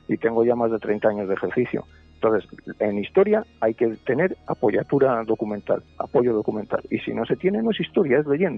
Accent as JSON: {"language": "Spanish", "town": "León", "region": "Castile and León", "country": "Spain", "said": "sea leonés, soy leonés a mucha honra."}